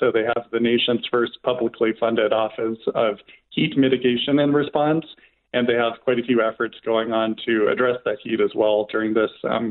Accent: Tucson, Arizona, United States; So I'm actually from Tucson myself. I grew up in Tucson. I'm a Tucson native.

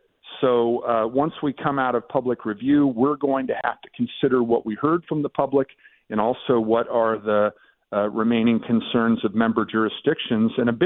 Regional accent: Ohio, United States; when I was the youngest person elected to city council in my hometown in Ohio.

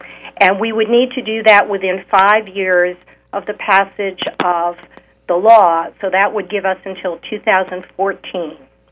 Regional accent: Boston, Massachusetts, United States; I grew up in Boston.

